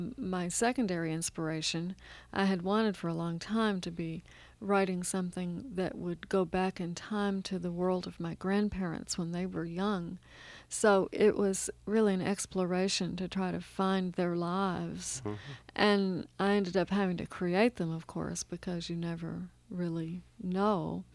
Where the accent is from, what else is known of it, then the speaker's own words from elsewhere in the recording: Kentucky, United States; It was actually inspired by a true story. In western Kentucky, in my hometown, an event such as this actually occurred.